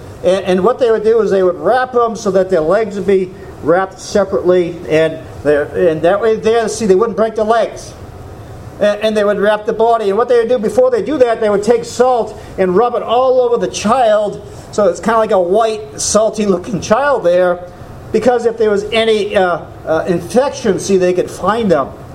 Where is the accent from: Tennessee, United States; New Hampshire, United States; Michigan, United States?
New Hampshire, United States; Newmarket; well, that's where I was born there, and actually born and raised in Newmarket, New Hampshire.